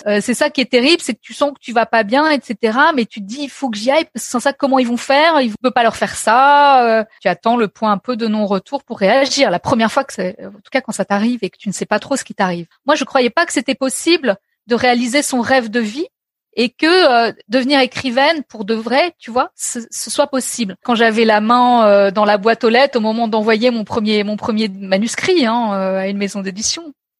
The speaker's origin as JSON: {"language": "French", "town": "Paris", "region": "Île-de-France", "country": "France", "tie": "born there", "said": "moi, je suis née à Paris, dans le 12e arrondissement."}